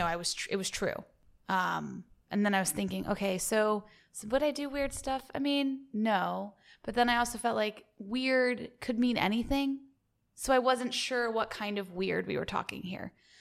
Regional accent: the South, United States; accent: Southern; You know, being from the South, I like to do my Southern accent a lot. I just really articulate the little twang.

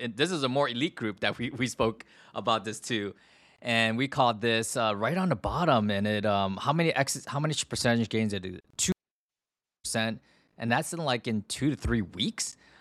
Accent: San Francisco, California, United States; Tom Brady he opened up a card shop in my hometown. Card Vault down in San Francisco

